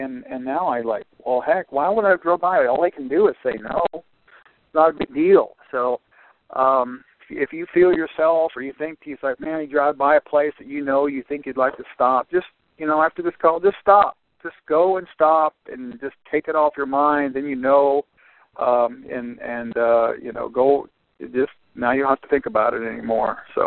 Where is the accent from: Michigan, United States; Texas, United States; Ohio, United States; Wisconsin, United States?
Ohio, United States; So now he's going to be the place to get it in my hometown back up in Ohio.